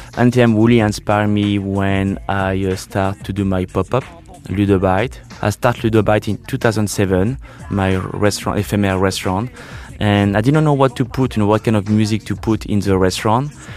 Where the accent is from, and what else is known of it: Bourgogne-Franche-Comté, France; English is a second language